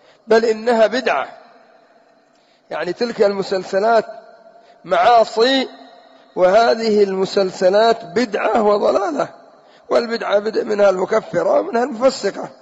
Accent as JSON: {"language": "Arabic", "country": "Yemen", "said": "أما الآن عندنا في اليمن سيبث مسلسل"}